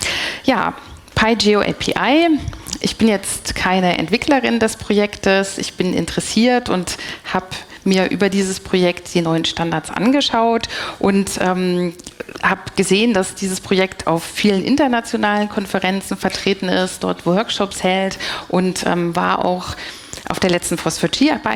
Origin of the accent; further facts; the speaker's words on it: Bonn, North Rhine-Westphalia, Germany; ich komme aus Bonn